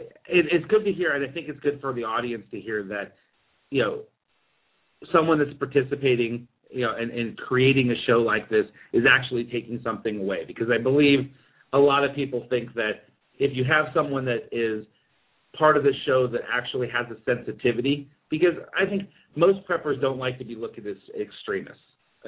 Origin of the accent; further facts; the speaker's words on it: New York, United States; I mean, as a New Yorker, New York motto is kind of just live life and just do what you got to do.